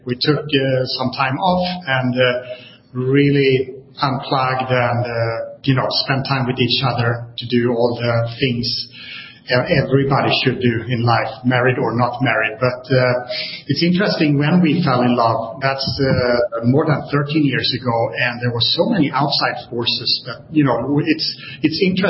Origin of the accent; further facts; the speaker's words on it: Sweden; I'm from Sweden.